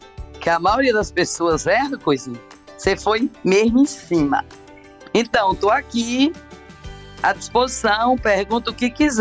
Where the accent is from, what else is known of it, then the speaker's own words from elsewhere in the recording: Pombal, Paraíba, Brazil; Eu sou de Pombal, né?